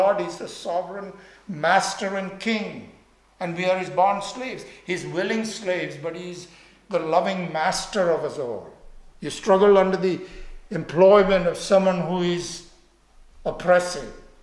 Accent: India; As I said, growing up in India, you notice people out of sheer poverty leave their children.

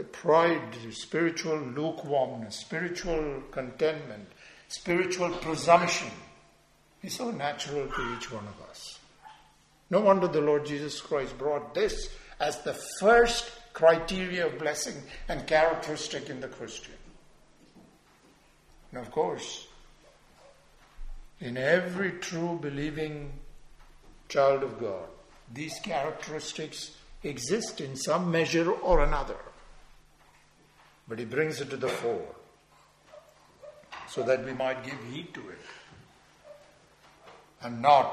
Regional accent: India; When I was growing up in India

